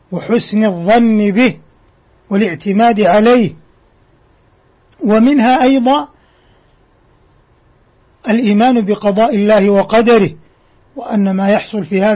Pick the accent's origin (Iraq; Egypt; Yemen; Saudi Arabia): Saudi Arabia; بلادنا المملكة العربية السعودية قامت بجهود عظيمة في التصدي لهذه الجائحة